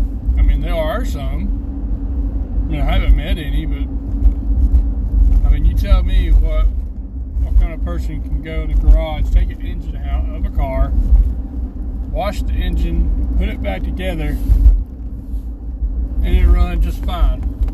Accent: the South, United States; accent: southern; I'm going to talk like this, and I'm still southern.

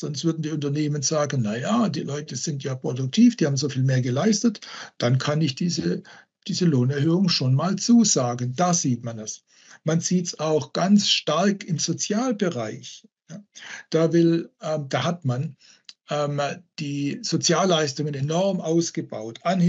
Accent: Southern Germany, Germany; Im Süddeutschen, wo ich aufgewachsen bin, da gibt es diese Anthroposophen, diese Rudolf-Steiner-Bewegung.

